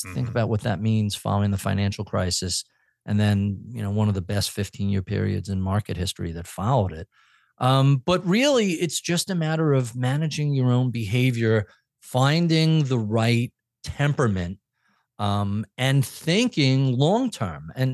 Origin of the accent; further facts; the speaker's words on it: New York, United States; So I'm a New Yorker, so I tend to talk to the back of the room and I tend to talk fast